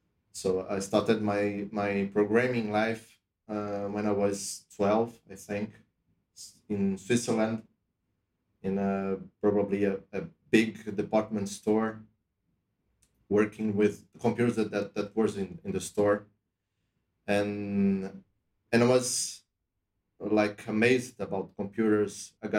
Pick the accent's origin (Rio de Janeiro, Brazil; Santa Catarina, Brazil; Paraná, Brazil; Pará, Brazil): Rio de Janeiro, Brazil; English is a second language; also born or lived in Europe; But I lived in Europe for 4 years or 5 years. I don't remember exactly how much time. I live in a city. Everybody knows, I think everybody knows, it's Rio de Janeiro.